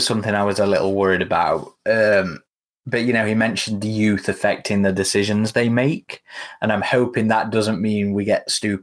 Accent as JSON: {"language": "English", "country": "Uruguay", "second_language": "English", "said": "Maybe it's because I'm from Uruguay, and the idea of growing up in a place where you know how far you can get"}